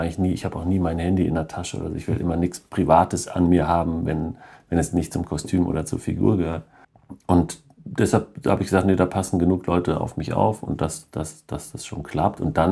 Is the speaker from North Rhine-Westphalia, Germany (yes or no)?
yes; North Rhine-Westphalia, Germany; accent: Ruhr dialect; Also ich glaube, dass ich meinen Dialekt abgelegt habe, obwohl ich auch gerne nochmal was aus dem Pott spreche. Und ich tue meine Heimat nicht verleugnen tun